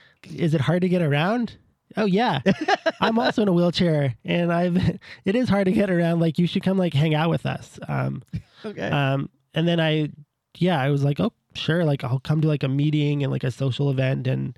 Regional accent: Bellevue, Washington, United States; I grew up in Bellevue. I middle class, like white.

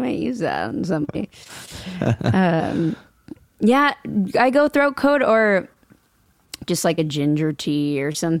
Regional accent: Pacific Northwest, United States; I'm from the Pacific Northwest. It's like coffee is water.

